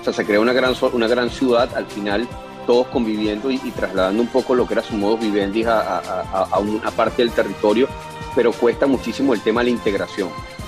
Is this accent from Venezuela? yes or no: yes; Venezuela; Creo que parte del venezolano, como pocos latinoamericanos, tiene un arraigo o tenía un arraigo extremadamente grande con su tierra. Éramos la gente que iba a todos lados del mundo, pero siempre terminaba regresando a lo que consideramos el mejor país del mundo.